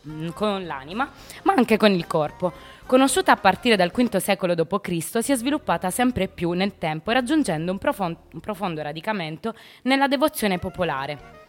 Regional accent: Bergamo, Lombardy, Italy; a Bergamo Alta, chiaramente, e sai, da noi, su da noi non si va il sabato a scuola.

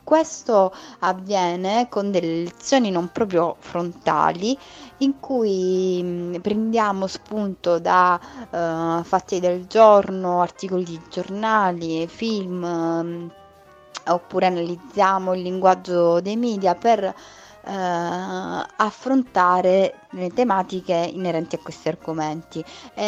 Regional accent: Calabria, Italy; now in Rome, Italy; Io vivo a Roma da diversi anni, sono calabrese, Calabria.

